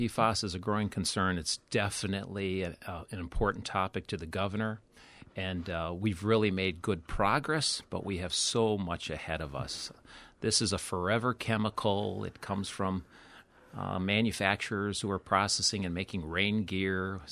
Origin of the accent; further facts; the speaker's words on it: Stevens Point, Wisconsin, United States; I grew up on the Wisconsin River in Stevens Point.